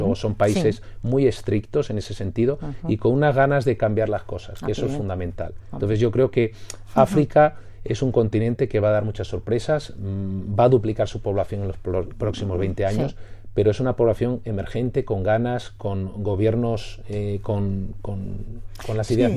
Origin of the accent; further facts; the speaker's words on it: Canary Islands, Spain; soy de Canarias, luego soy medio africano, pero, o africano geográficamente